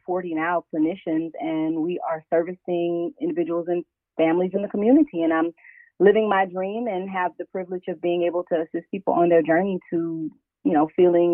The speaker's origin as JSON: {"language": "English", "region": "Louisiana", "country": "United States", "said": "I am originally from Louisiana."}